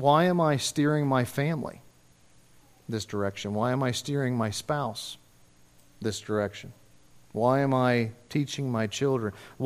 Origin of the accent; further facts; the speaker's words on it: United States; because I'm an American. You know, you grow up in the United States of America with the idea of this is the way we do things.